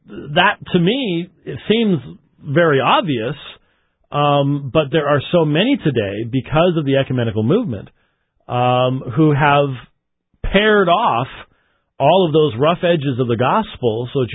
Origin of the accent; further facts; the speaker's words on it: Robbinsdale, Minnesota, United States; born there; I was born in Robbinsdale, so you can't really pick on me too much.